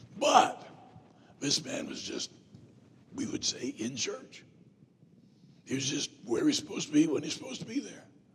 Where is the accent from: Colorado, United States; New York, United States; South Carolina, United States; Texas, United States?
South Carolina, United States; born there; I was born in South Carolina. I was sentenced to Michigan as a young man.